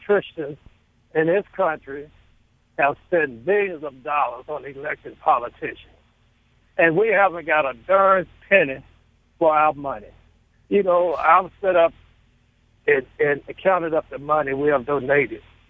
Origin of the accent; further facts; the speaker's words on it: Mississippi, United States; But I'm from Mississippi. I'm working here in Ohio today.